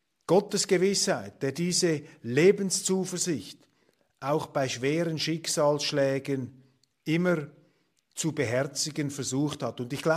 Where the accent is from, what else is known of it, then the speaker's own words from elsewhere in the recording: Germany; Kommt überhaupt nicht in Frage, dass wir Marschflugkörper liefern. Das können wir nicht als Deutsche.